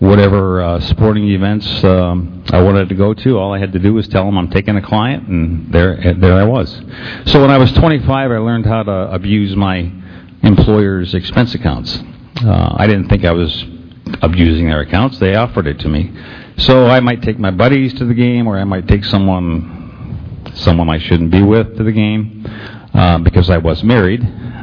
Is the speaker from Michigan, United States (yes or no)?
yes; Detroit, Michigan, United States; I'm originally from the Detroit area, and we had this awful traffic problem at 5 o'clock in the afternoon